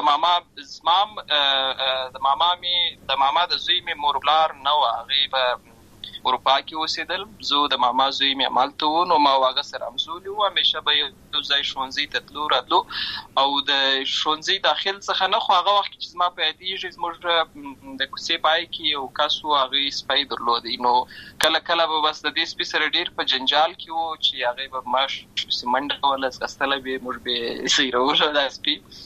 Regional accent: Lashkargah, Helmand, Afghanistan; also born or lived in Uruzgan; زه په اصل کې د اورزغان ولایت یم، اما زه په هلمند ولایت لشکرګاه کې پیدا شوی یم،

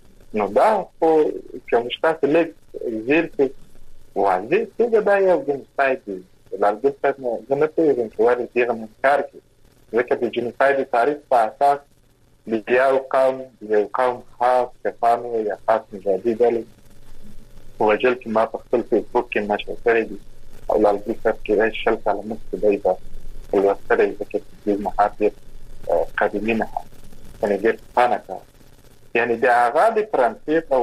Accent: Kandahar, Afghanistan; لکه موږ د کندهار یو

